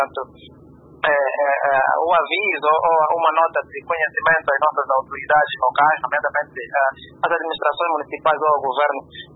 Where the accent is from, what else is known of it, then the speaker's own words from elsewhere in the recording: Angola; Isso é que nós não devemos aceitar enquanto angolano